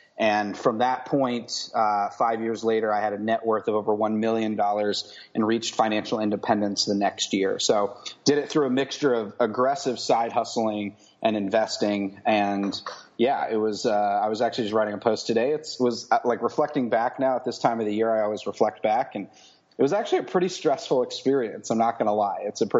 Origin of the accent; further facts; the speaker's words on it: Falls Church, Virginia, United States; So I grew up in the Washington, D.C. suburbs in this little two-square-mile city right outside the city called Falls Church, Virginia. And it's a quaint place.